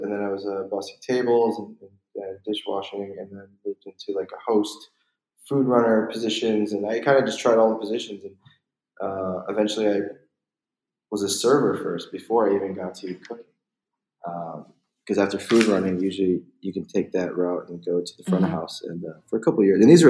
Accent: Chicago, Illinois, United States; I really loved growing up in Chicago because I could, you know, she had a chance to explore my cultures in a small scale in Chicago.

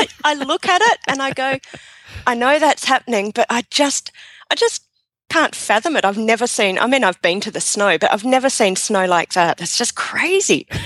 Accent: Melbourne, Victoria, Australia; from Melbourne, Australia, where it is Thursday morning now while we're recording.

